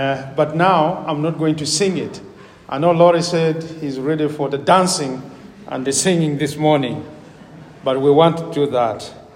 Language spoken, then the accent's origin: English; Uganda; we had the Ugandan team leading, and I am from Uganda preaching, and I have Ugandan brothers and sisters who live this side of the ocean.